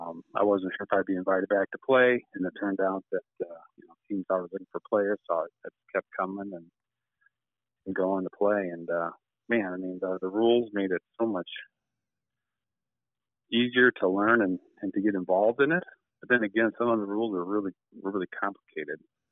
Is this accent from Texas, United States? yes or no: yes; Fort Worth, Texas, United States; And I was born and raised in Texas, so kind of living in that Fort Worth area.